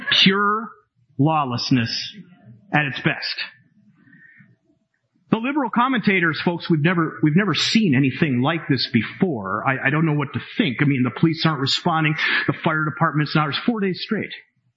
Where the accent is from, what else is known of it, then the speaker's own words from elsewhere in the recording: Minnesota, United States; And so I'm from Minnesota